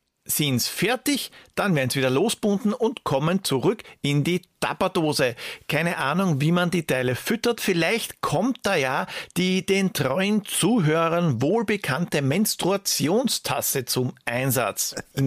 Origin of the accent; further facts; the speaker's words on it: Austria; als Österreicher kann ich mich ganz, ganz schön von der ganzen Sache distanzieren